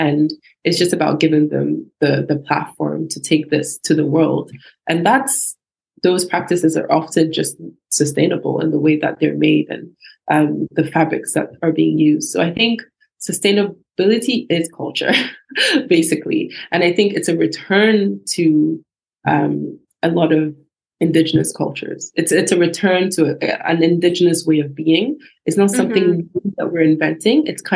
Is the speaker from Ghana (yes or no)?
yes; Ghana; Same growing up in Ghana, we knew who would make our clothes because it was the tailor next door or the seamstress next door, right?